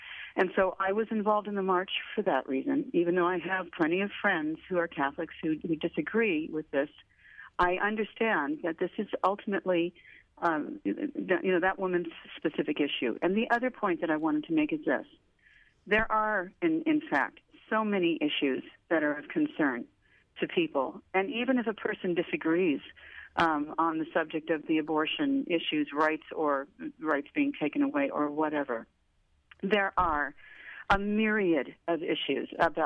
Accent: San Miguel, California, United States; I'm from San Miguel, California. Mm-hmm. And so I'm at the north end of San Luis Obispo County.

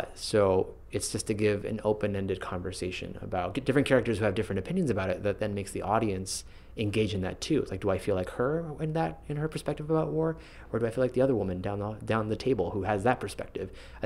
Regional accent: United States; first language Spanish; English is a second language; you know, I grew up speaking Spanish first. That was the language that I learned first, and then I learned English.

